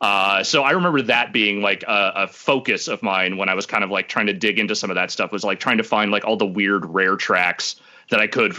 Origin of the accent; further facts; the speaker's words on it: Petaluma, California, United States; Like their shows always like did huge numbers in Petaluma where I grew up.